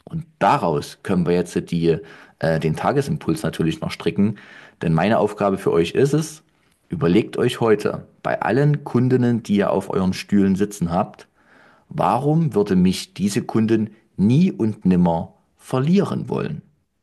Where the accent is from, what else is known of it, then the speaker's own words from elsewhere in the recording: Leipzig, Saxony, Germany; ich komme aus Leipzig. Da gibt es 600.000 Einwohner, aber ganz ehrlich, die Stadtteile sind auch bloß kleine Dörfer, ne, die so zusammengefügt sind.